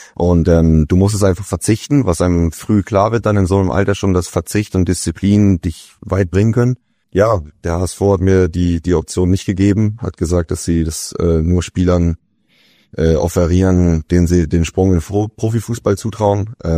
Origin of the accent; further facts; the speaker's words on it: Hollenstedt, Lower Saxony, Germany; also born or lived in Hamburg; Ich komme ursprünglich aus Hollenstedt, da bin ich groß geworden. Ja. Bin in Hamburg geboren. Als ich zwei war, sind wir nach Hollenstedt aufs Dorf gezogen. Schön. Zwischen Bremen und Hamburg. Und da bin ich groß geworden